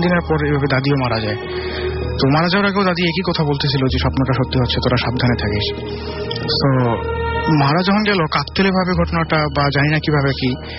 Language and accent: Bangla; Dhanmondi, Dhaka Division, Bangladesh; ধানমন্ডি থেকে এসেছি।